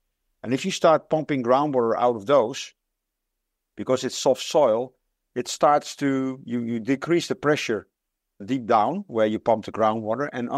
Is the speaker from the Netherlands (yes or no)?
yes; Netherlands; I'm from the Netherlands, which is a country that is often perceived to have lots of water.